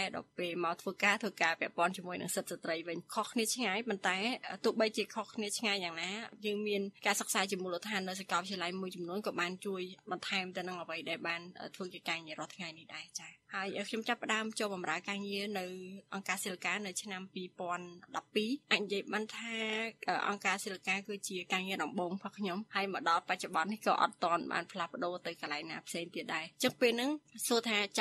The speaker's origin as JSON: {"language": "Khmer", "region": "Phnom Penh", "country": "Cambodia", "said": "ខ្ញុំជាអ្នកភ្នំពេញ"}